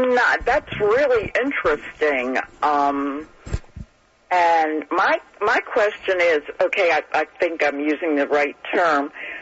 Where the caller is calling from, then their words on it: Maryland, United States; Okay. I'm calling from Anne Arundel County